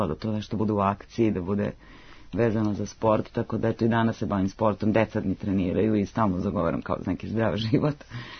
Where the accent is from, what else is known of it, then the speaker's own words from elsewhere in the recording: Belgrade, Serbia; sad sam ja kao Beograđanka